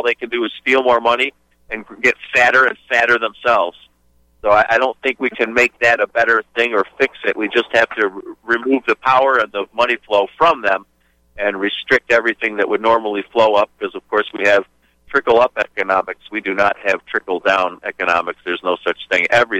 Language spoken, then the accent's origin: English; New York, United States; being a New Yorker and watching this guy over the years